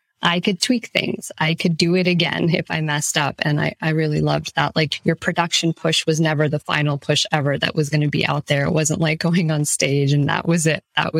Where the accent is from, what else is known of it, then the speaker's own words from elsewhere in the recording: Florida, United States; also born or lived in New York; I was born in New York, and I was kind of really influenced by my family's just love of like good classical music, opera, good films, that sort of thing. I grew up in Florida, and I went to performing arts high school there, and I studied classical piano.